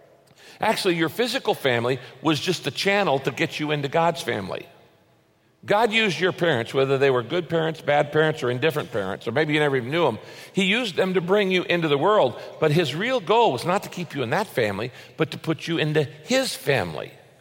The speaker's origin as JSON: {"language": "English", "country": "United States", "said": "Yes, I am an American, but there's something more important than that."}